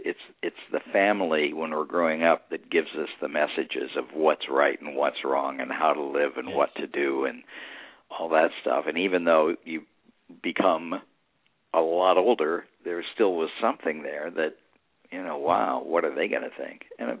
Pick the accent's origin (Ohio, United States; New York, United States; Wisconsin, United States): Ohio, United States; I grew up in Ohio, and I went back actually for a reunion